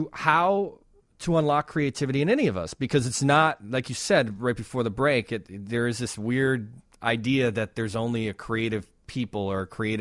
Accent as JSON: {"language": "English", "town": "Chicago", "region": "Illinois", "country": "United States", "tie": "born or raised there"}